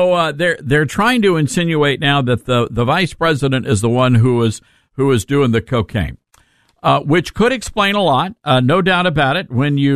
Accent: Tennessee, United States; So there was a poll conducted here in my home state of Tennessee, the Volunteer State

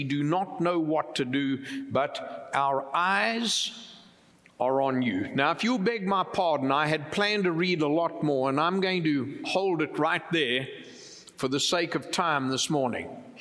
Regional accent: United States; So as a Christian, as an American, I'm going to vote.

